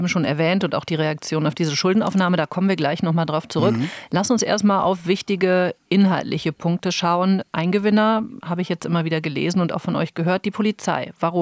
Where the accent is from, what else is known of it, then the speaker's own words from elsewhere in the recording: Berlin, Germany; Was mir als Berlinerin sofort aufgefallen ist